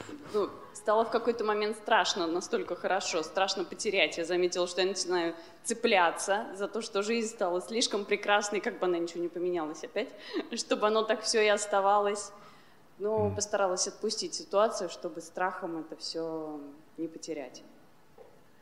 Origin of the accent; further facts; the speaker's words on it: Moscow, Russia; now in Italy; Я москвичка, но уже несколько лет живу в Италии.